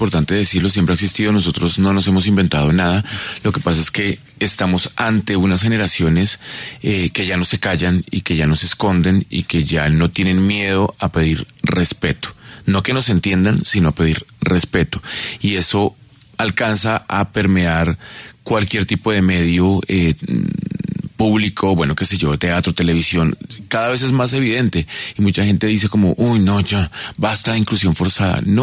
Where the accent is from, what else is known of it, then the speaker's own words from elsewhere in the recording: Tunja, Boyacá, Colombia; Somos abuelitos que venimos de Tunja.